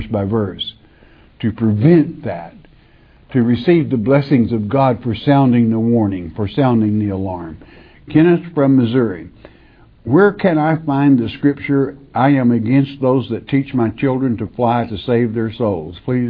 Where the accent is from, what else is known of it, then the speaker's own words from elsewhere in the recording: Ireland; now in United States; just like I would be called an Arkansan because I live in Arkansas. But I'm an Irishman